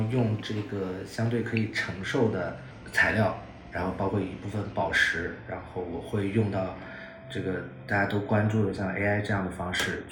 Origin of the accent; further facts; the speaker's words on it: China; 我从小在中国长大，然后我肯定也受这种审美的影响。